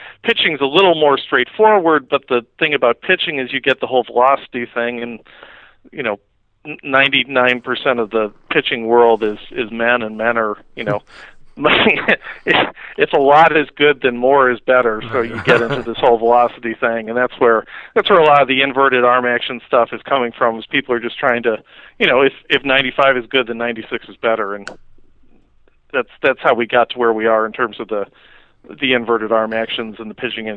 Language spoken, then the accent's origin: English; St. Louis, Missouri, United States; I'm from St. Louis, so I had Albert Pujols 15 minutes away down at Busch Stadium